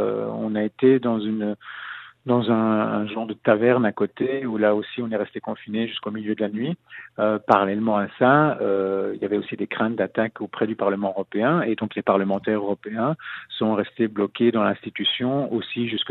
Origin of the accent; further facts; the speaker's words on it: Belgium; On a espéré d'autant plus que nous sommes Belges et qu'on a vécu déjà la terreur 2 fois ces 3 dernières années.